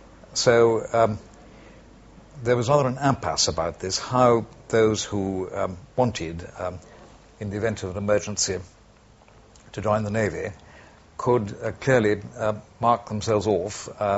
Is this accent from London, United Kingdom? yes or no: no; Southampton, South East England, United Kingdom; born there; I was born in July 1918 at Southampton